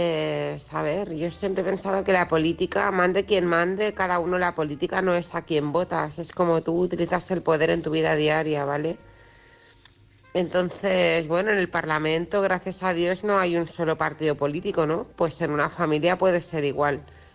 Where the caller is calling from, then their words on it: Barcelona, Catalonia, Spain; de Barcelona.